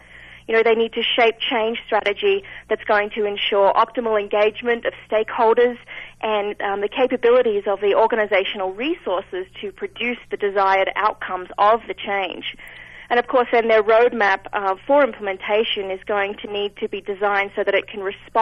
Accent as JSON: {"language": "English", "country": "Australia", "accent": "Australian", "said": "I have a lot of people that ask me if I am from the South, and I just can't help myself but answering them yes. Probably a little further south than most of them are expecting, but yes, I am from the south of here."}